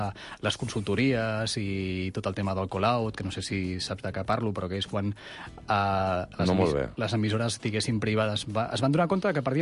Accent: Girona, Catalonia, Spain; Jo sóc de Girona, doncs he viscut pràcticament tota la vida a la Costa Brava

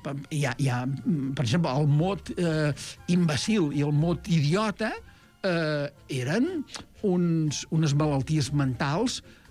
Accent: Catalonia, Spain; jo sóc del Camp de Tarragona.

